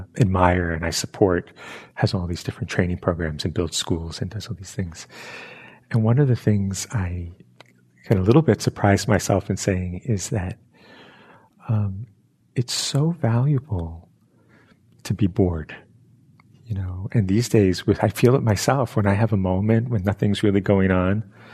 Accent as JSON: {"language": "English", "town": "New York City", "region": "New York", "country": "United States", "said": "I'm from New York City and it's a little more activity in a subway car, screaming and singing."}